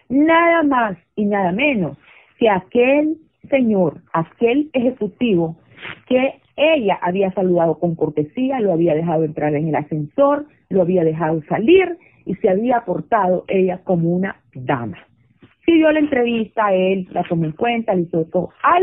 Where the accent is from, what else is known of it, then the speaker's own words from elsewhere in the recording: Nicaragua; en Nicaragua había un cuento que se llamaba Pancho Madrigal y eran unas anécdotas de allá de mi tierra, donde yo soy del norte, porque yo soy norteña y los norteños somos como muy pintorescos.